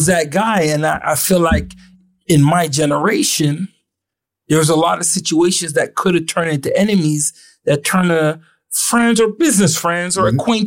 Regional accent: Ottawa, Ontario, Canada; I felt like I was the exception to the rule. I was from Ottawa.

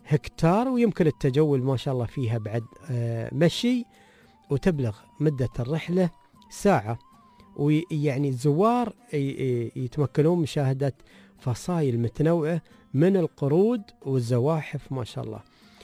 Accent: Dubai, United Arab Emirates

